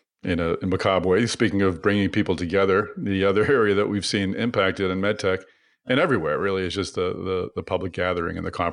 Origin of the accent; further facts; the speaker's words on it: Boston, Massachusetts, United States; That'll be September 24th and 25th, of course, in Boston, my hometown.